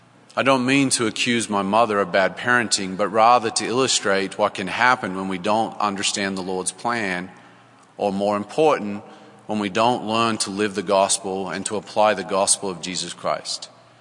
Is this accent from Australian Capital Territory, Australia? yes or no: yes; Canberra, Australian Capital Territory, Australia; I was born and raised in Canberra, Australia. My mother was and still is a Catholic, and my father was a member of the Church of England